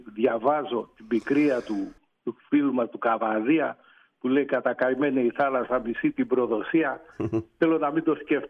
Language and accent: Greek; Piraeus, Attica, Greece; also born or lived in Kefalonia; Καταγωγή Κεφαλονιά, βέβαια είναι 2-3 γενιές πίσω, αλλά γέννημα Θρέμα, Πειραιά, πατέρας, μάνα, παππούς. Μάλλον Πειραιά πια. Έχω ξεφύγει από τις ρίζες μου, δυστυχώς. Ναι, Πειραιάς.